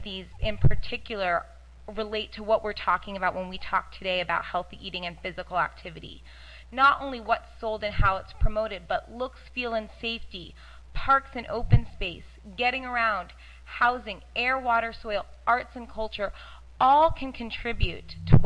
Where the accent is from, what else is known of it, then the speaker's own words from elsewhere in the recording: Oakland, California, United States; starting with an example from my hometown of Oakland, California